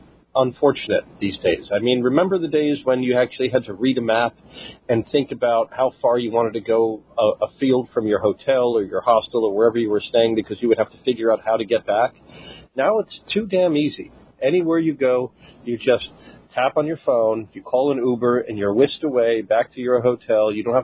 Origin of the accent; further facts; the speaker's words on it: United States; I'm an American. I'm going to go knock on the door of the American embassy.